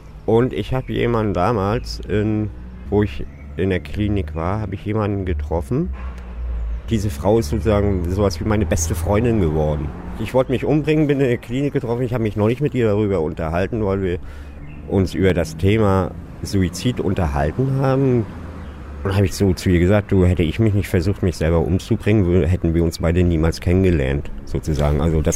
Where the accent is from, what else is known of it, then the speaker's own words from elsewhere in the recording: Rostock, Mecklenburg-Vorpommern, Germany; born there; Und ich bin von der Ostsee, ich bin in Rostock geboren, natürlich vermisst man das.